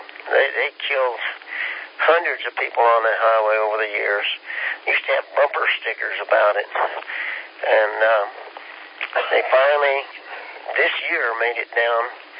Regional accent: Kansas, United States; And I was from Kansas. I'd never been around. I'd never seen the ocean.

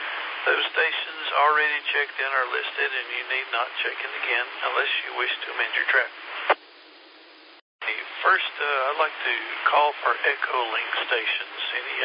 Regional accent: South Carolina, United States; I'm from South Carolina.

